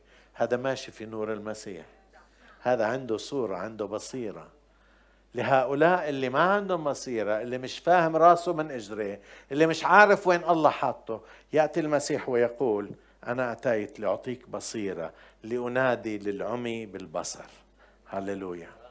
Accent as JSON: {"language": "Arabic", "country": "Jordan", "said": "بتعرف احنا من الأردن وعنا ملك حكيم وملك منيح"}